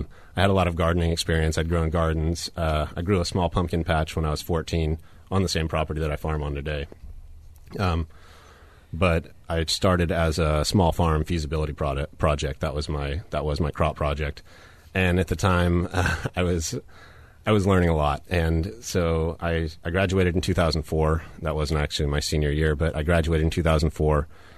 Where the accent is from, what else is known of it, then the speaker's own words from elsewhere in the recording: Santa Rosa, California, United States; I grew up in the Redwood Empire. I grew up in Santa Rosa